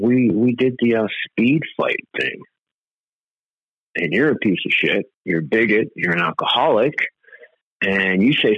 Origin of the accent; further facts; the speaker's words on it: Bronx, New York, United States; I'm the oldest brother, the oldest son, the firstborn child, and I'm from the Bronx.